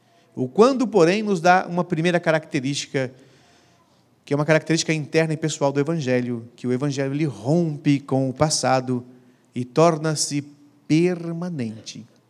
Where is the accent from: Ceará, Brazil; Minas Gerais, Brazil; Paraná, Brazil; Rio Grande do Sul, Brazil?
Minas Gerais, Brazil; moved away; Eu, pessoalmente, quando deixei Minas Gerais nunca mais foi o mesmo. Não é eu que mudei, é Minas Gerais que mudou.